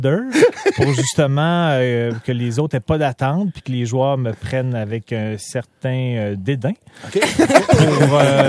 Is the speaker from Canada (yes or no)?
yes; Quebec City, Quebec, Canada; Moi, je viens de Québec, fait que je suis plus au Colisée que j'allais quand j'étais petit